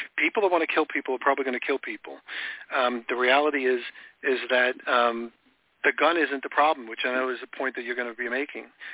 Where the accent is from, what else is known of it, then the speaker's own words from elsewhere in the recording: New York, United States; I didn't grow up in a rich family. I grew up in New York, which is a pretty tough place to grow up. And I spent a lot of time on Long Island